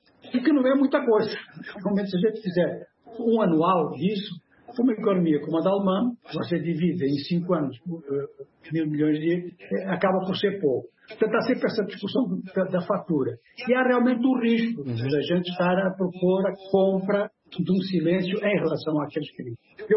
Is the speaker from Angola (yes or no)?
yes; Angola; born there; nós todos que nascemos em Angola